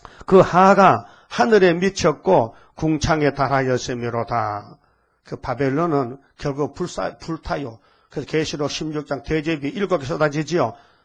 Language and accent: Korean; Uiseong, North Gyeongsang, South Korea; 내 고향의 의성이요. 의로운 성읍이 의성이라는 거예요. 경상북도 의성군, 다인면은, 아주 얼굴이 많은 사람들이 사는 데가 다인면이요.